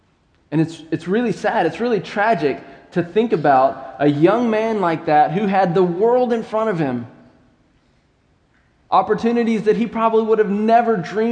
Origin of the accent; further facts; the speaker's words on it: North Carolina, United States; To go back to my childhood again, I grew up in North Carolina, like I said, and Durham Bulls isn't the only game in town.